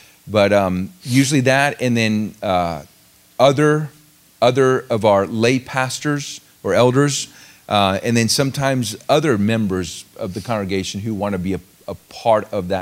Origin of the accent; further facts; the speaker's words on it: Florida, United States; also born or lived in Puerto Rico; I grew up in a Catholic home. I was born in Puerto Rico. We lived there until I was 8. Moved to Central Florida. Went to the Catholic Church there, Our Lady of Grace.